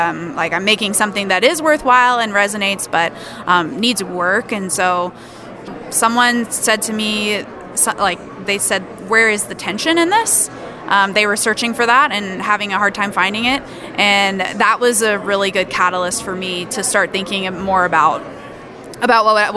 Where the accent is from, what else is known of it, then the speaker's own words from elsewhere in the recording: Dallas, Texas, United States; I'm from Dallas, Texas, and that's where I live currently.